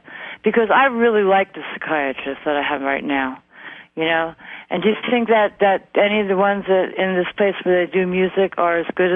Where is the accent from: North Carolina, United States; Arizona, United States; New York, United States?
New York, United States; Brooklyn; from Brooklyn.